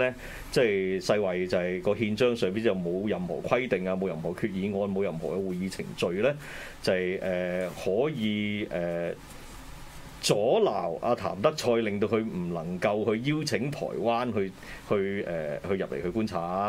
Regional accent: Hong Kong; 即幫過我哋香港人很多啦

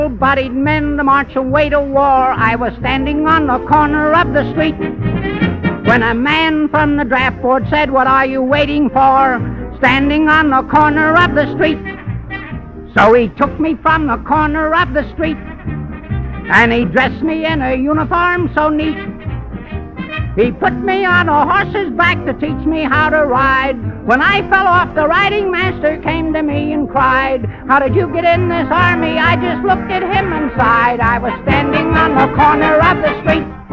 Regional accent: Pittsburgh, Pennsylvania, United States; born there; also born or lived in Philadelphia; I said, "I was born in Pittsburgh." He says, "When did you first see the light of day?" I said, "When we moved to Philadelphia."

